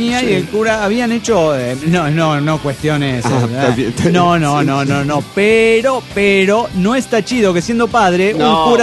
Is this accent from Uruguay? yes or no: no; Cancún, Quintana Roo, Mexico; de Cancún, Quintana Roo.